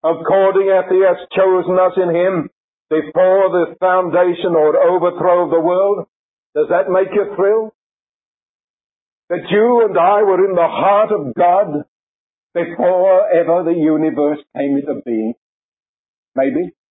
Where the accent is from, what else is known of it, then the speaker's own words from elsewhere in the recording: London, United Kingdom; I'm not a country boy by birth. I was born in London and lived in London for the most part of my life.